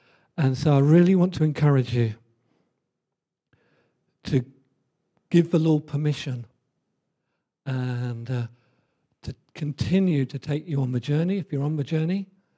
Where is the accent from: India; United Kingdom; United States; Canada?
United Kingdom; England; born there; I was born in England, but I was reborn into the kingdom of God.